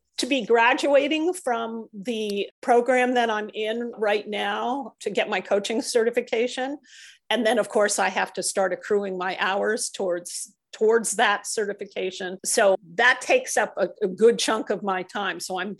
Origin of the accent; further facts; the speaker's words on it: New York, United States; He speaks right to my heart because I'm from New York.